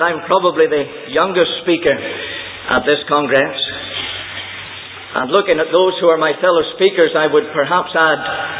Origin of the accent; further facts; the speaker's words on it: Northern Ireland, United Kingdom; born there; now in Scotland; Although I'm pastoring in the land of Scotland, I'm an Ulsterman by birth, and I'm proud of it.